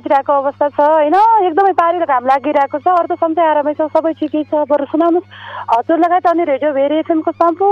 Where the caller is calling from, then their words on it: Matela, Karnali Province, Nepal; म चाहिँ मटेलाबाट